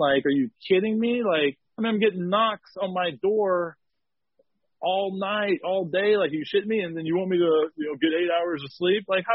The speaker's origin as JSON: {"language": "English", "region": "Texas", "country": "United States", "said": "I'm coming up from Texas and I thought, hell, I was just the toughest shit on the block."}